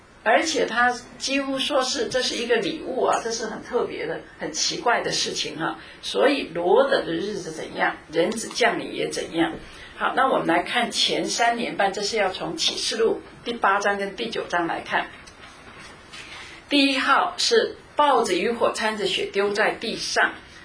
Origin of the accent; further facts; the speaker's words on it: China; 因为阴沉呢，我们中国人讲就是毒药